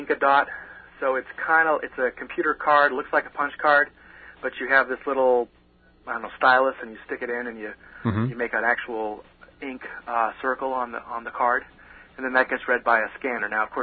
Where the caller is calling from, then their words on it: California, United States; Calling from Southern California.